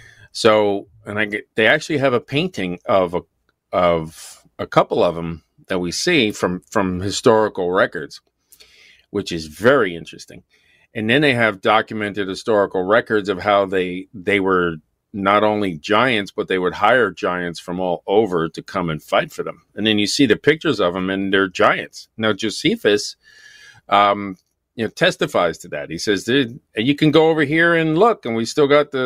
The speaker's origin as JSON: {"language": "English", "country": "United Kingdom", "said": "because I'm British, but I can go back in my lineage to 200-300 A.D."}